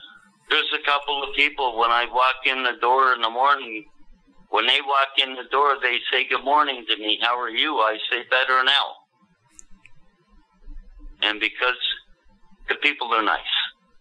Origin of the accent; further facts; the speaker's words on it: Prince Edward Island, Canada; born there; now in Ontario, Canada; I was born in Prince of Rhode Island. I come up to Ontario in 1979.